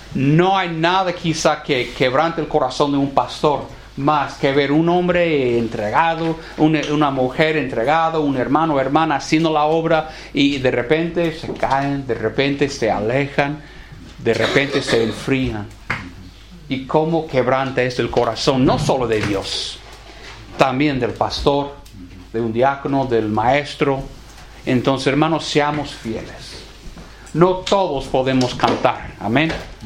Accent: United States; no sé si el problema está aquí como en mi tierra, en los Estados Unidos

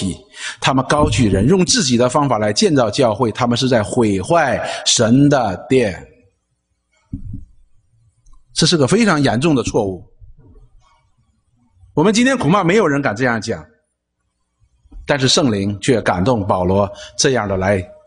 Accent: China; 我们中国人讲一句话，没功劳有苦劳

